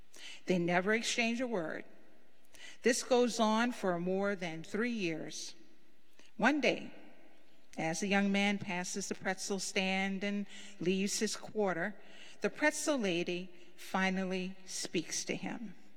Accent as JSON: {"language": "English", "region": "Louisiana", "country": "United States", "tie": "born or raised there", "said": "As many of you know, I'm a small town girl. I recently checked the population and found that my hometown is a micropolitan area in St. Mary Parish, Louisiana."}